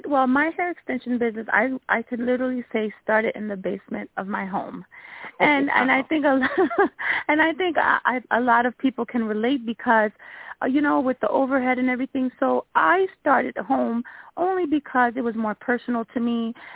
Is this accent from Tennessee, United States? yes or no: no; East Orange, New Jersey, United States; East Orange, New Jersey, yes, right by Brick Church.